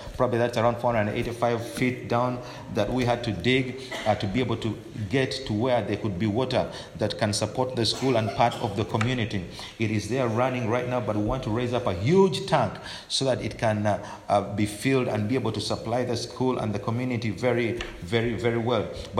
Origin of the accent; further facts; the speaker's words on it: Uganda; English is a second language; But I'm come from Africa, Uganda, and I pastor a church called Shekinah Glory Worship Center.